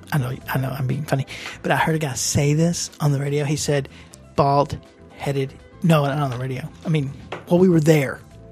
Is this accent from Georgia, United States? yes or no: no; Texas, United States; accent: southern drawl; So I went over to let her hear my southern drawl and remind her of home and all that.